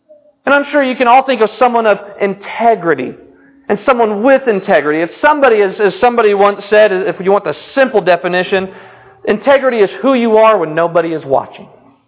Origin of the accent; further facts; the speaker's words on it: California, United States; Now, I grew up in Orange County. Spent 18 years of my life in Orange County.